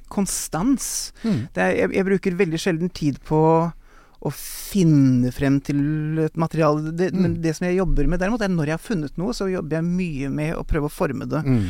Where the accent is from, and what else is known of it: Oslo, Norway; born or raised there